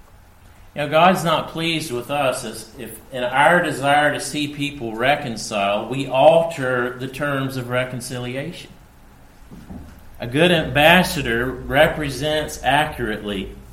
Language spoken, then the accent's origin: English; United States; You know, my home country at the moment is approaching negotiations with North Korea. Now, what if our Secretary of State from America went to North Korea